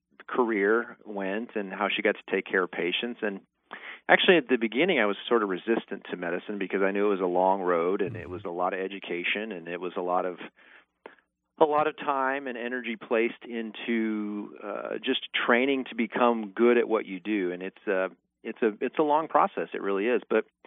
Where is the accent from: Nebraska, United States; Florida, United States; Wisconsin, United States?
Nebraska, United States; So I actually grew up in northeast Nebraska. I'm a Cornhusker by heart, I guess.